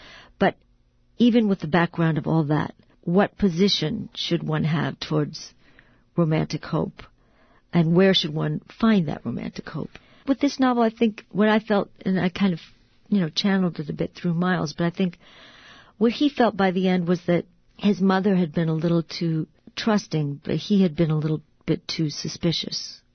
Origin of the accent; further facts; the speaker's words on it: Green Bay, Wisconsin, United States; I grew up in Green Bay, Wisconsin, which is sort of a mill town, a big factory town.